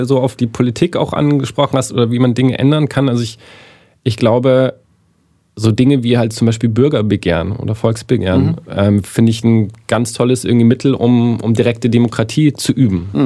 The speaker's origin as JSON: {"language": "German", "region": "Brandenburg", "country": "Germany", "said": "ich komme ja aus Brandenburg, ich habe diesen Wahnsinn."}